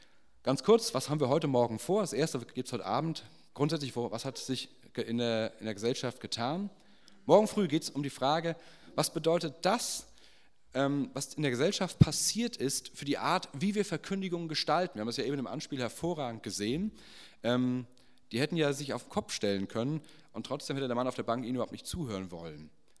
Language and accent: German; Frankfurt, Hesse, Germany; born there; lebe seit einem Jahr in einem kleinen Ort in der Nähe von Frankfurt, bin eigentlich gebürtiger Frankfurter.